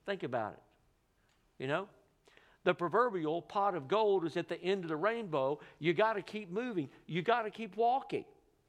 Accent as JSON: {"language": "English", "region": "Texas", "country": "United States", "tie": "born or raised there", "said": "When I was growing up in East Texas, I lived out in the country, but one of my best friends lived not far from the elementary school we went to."}